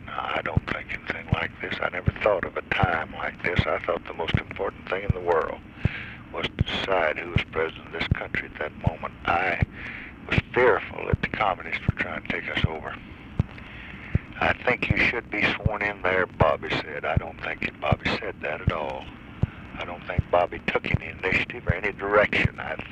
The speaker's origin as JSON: {"language": "English", "region": "Texas", "country": "United States", "said": "It's a word that comes easy as a Texan."}